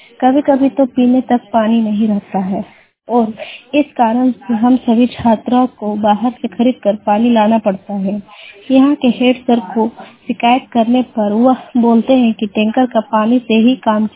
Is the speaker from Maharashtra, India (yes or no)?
no; Gola, Jharkhand, India; मैं गोला प्रखंड की रहने वाली हूँ।